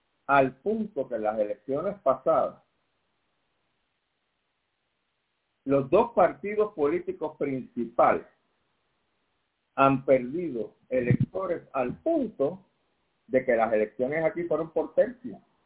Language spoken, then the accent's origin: Spanish; Puerto Rico; no solamente como puertorriqueños, sino como seres humanos